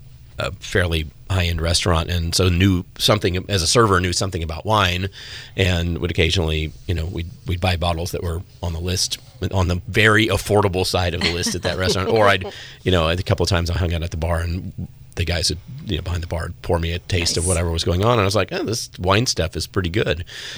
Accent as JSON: {"language": "English", "region": "Texas", "country": "United States", "tie": "born or raised there", "said": "You know, I grew up in Texas. I didn't grow up at all in a wine drinking family."}